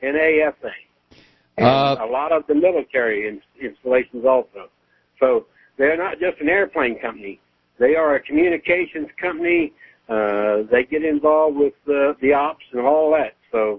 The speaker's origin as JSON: {"language": "English", "town": "Cincinnati", "region": "Ohio", "country": "United States", "said": "I'm not a native there. I was transplanted from Cincinnati, Ohio."}